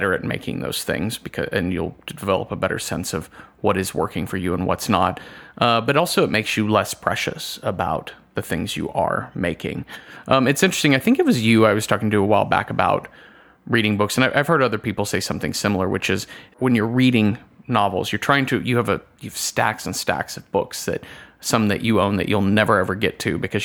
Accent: Texas, United States; I grew up in Texas, and chicken fried steak with cream gravy is just a thing.

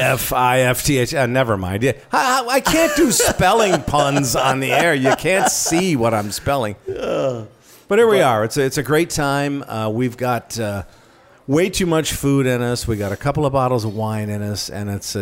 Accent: Northville, Michigan, United States; One of the staple, but probably the staple restaurant in my hometown of Northville, Michigan.

